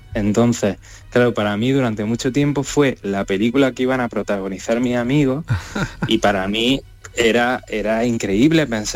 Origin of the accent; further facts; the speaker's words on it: Granada, Andalusia, Spain; also born or lived in Almería; A ver, si llevas aquí desde pequeño, que toda la familia de mi madre sea de aquí, que mi pueblo de Almería está a 10 minutos de Granada, no me hacen granadino